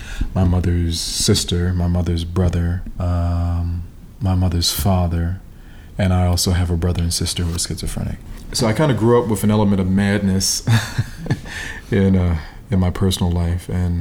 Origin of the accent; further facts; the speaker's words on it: Philadelphia, Pennsylvania, United States; I'm originally from Southwest Philly. From a working class neighborhood called Pascal, which when I grew up was predominantly an African American community.